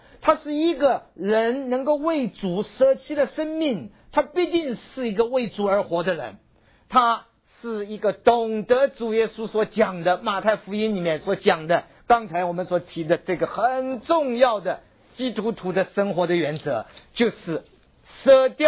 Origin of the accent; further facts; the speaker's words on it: China; 我们中国人讲，死前的时候其一个人，任何一个人死前其言也善